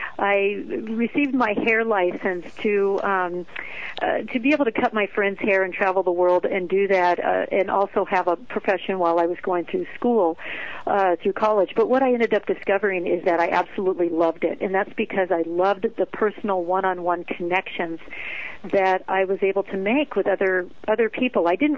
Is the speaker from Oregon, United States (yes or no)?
yes; Ashland, Oregon, United States; the first day spa here in Ashland, Oregon, in my hometown.